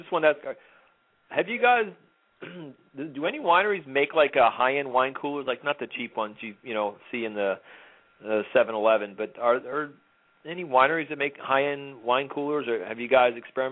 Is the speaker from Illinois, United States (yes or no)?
no; Kinnelon, New Jersey, United States; now in North Carolina, United States; Yeah, I'm originally from Kinnelon. I live in North Carolina now.